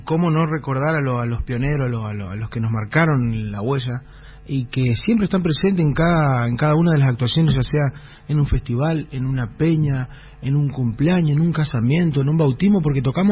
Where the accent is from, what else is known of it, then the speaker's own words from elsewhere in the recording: San Justo, Santa Fe, Argentina; Soy de San Justo. Específicamente, que es una localidad que está ubicada 100 kilómetros al norte por ruta 11 de capital de Santa Fe, de capital de la ciudad de Santa Fe. Y mi localidad es conocida como el Portón del Norte santafesino.